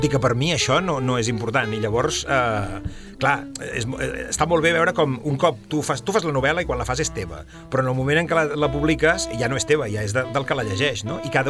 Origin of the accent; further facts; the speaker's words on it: Sabadell, Catalonia, Spain; Jo soc de Sabadell i molt de Sabadell, però, vulguis que no, els que som de Sabadell sempre anem a Barcelona a fer quasi bé tot.